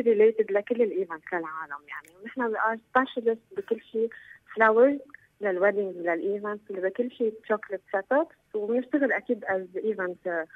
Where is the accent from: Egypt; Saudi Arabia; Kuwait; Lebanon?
Lebanon; هلا نحن معروفين كلبنانيين بنمشك مع كل الترند.